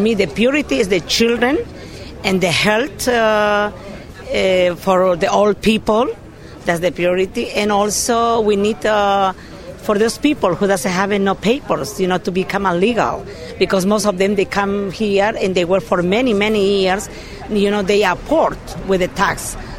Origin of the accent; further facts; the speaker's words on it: Argentina; I come from Argentina.